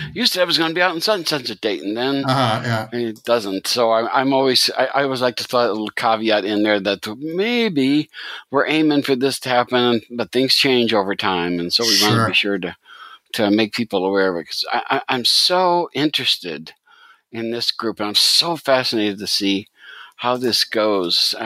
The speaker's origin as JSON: {"language": "English", "country": "United States", "said": "because I'm an American, and as always the case with us Americans, we look at America and then we don't quite understand the rest of the world."}